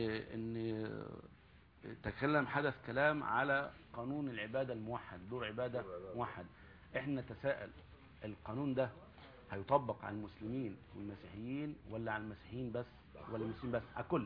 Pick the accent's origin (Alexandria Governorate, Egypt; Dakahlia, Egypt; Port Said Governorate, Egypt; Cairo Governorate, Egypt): Cairo Governorate, Egypt; Shubra; انا اساسا في 100 نص، لكن انا من شبرا اساسا